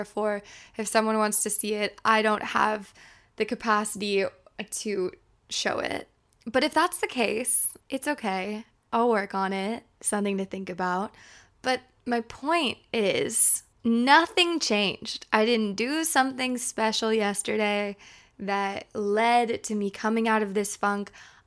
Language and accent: English; East Coast, United States; born there; I don't know whether or not that's due to being an American, someone born on the East Coast, someone born in the late 90s.